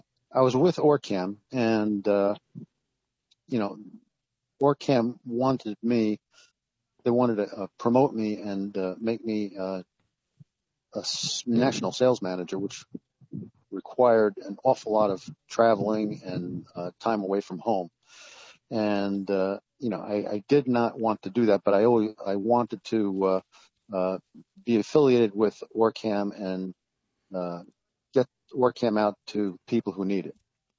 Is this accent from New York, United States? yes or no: yes; New York, United States; now in Outer Banks, United States; I'm originally from New York and currently live in the Outer Banks in North Carolina.